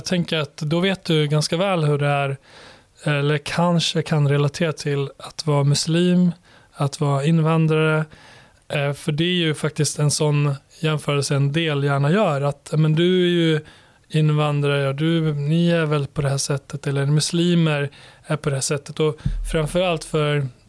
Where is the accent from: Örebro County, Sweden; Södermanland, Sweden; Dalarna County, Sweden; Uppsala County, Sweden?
Dalarna County, Sweden; Borlänge; also born or lived in Kosovo; Och född i Kosovo, kom hit som 7-åring till Borlänge där jag växte upp i ett så här socioekonomiskt svagt område